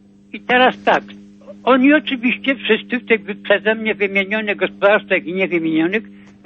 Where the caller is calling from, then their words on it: Kraków, Lesser Poland, Poland; Ja z Krakowa